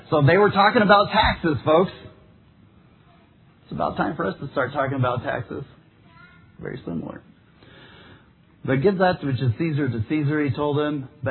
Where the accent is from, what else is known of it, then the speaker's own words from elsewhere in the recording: Texas, United States; We had kind of wild chickens when I was a kid growing up in Texas.